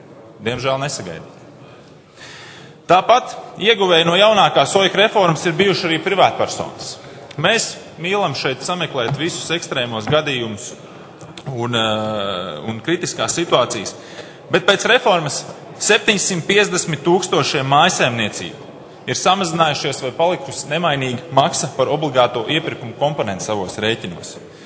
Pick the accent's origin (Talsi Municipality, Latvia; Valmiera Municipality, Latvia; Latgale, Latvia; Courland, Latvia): Valmiera Municipality, Latvia; Valmiera; Es nāku no Valmieras. Skaistas pilsētas Gaujas krastā.